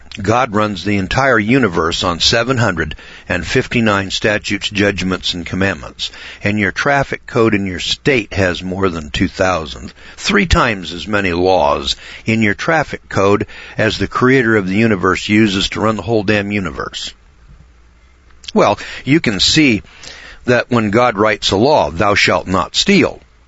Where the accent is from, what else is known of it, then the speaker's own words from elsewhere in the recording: Missouri, United States; See, I'm from the Midwest here in Missouri.